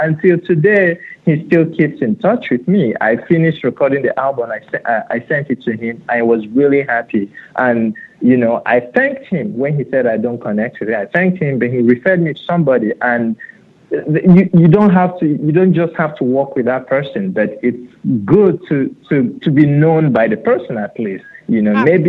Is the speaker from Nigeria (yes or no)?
yes; Nigeria; moved away; But I grew up in Nigeria, and if you come from a family where the parents are a little enlightened, they want you to be college educated